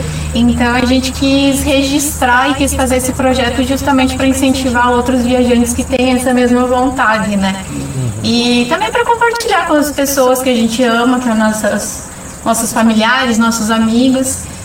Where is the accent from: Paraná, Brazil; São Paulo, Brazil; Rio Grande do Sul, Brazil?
Rio Grande do Sul, Brazil; Barra do Guarita; also born or lived in Vista Gaúcha; Sou gaúcha do interior do Rio Grande do Sul, de uma cidade bem pequenininha chamada... Eu nasci em Vista Gaúcha, mas eu me criei em Barra do Guarita.